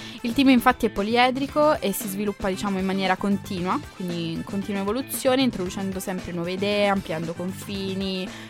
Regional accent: Basilicata, Italy; Sì, Lucano come me.

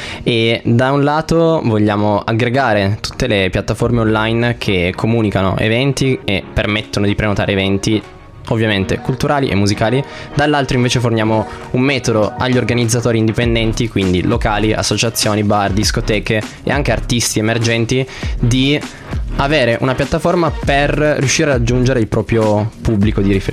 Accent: Centallo, Piedmont, Italy; Vengo da Centallo, questo paesino di 6.000 abitanti in provincia di Cuneo.

